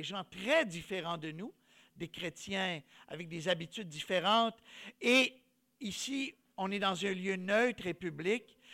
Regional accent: Quebec, Canada; j'ai grandi au Québec, oui, mais mes parents, c'est des immigrants.

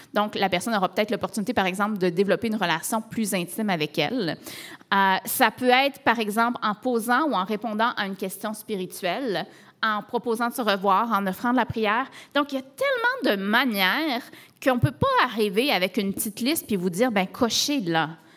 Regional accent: Matane, Quebec, Canada; also born or lived in Rimouski; moi je viens de Matane, j'habitais à Rimouski aussi

